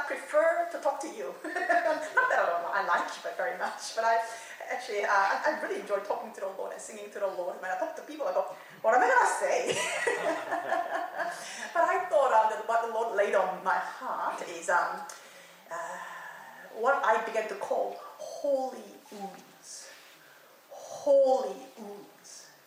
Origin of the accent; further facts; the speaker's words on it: South Korea; accent: Korean; It's my ancient Korean accent. I can never get rid of it.